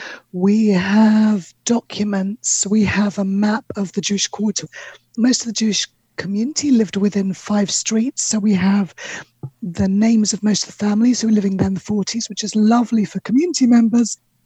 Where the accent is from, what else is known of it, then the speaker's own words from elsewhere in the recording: London, United Kingdom; now in Israel; I'm originally from London, moved to Israel just over 13 years ago.